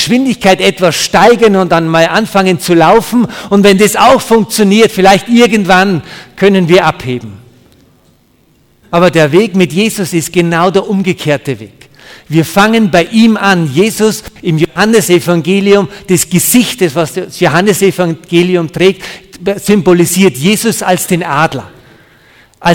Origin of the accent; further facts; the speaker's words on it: Upper Austria, Austria; now in Burghausen, Germany; Aber wir kommen beide aus Oberösterreich, also nicht weit von hier. Ich bin geboren in einem kleinen Dorf an der Grenze vom Inn und meine Frau kommt aus Braunau am Inn. Deswegen war auch es naheliegend, dass wir nach Burghausen gezogen sind